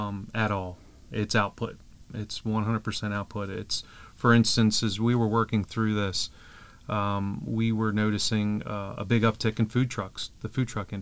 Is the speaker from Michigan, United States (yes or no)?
no; Maryland, United States; I'm born and raised in Harford County. I love it here.